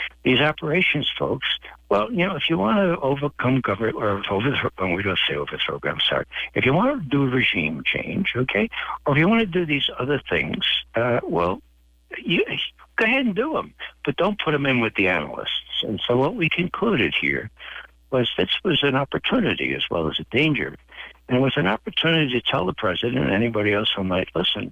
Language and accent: English; Bronx, New York, United States; I'm from the Bronx, as you know, and we like to give for instances, okay?